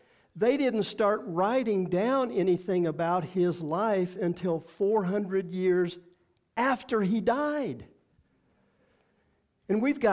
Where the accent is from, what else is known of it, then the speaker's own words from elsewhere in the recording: Texas, United States; I've told you before, when I was raised in Texas, I can wallow in poison ivy.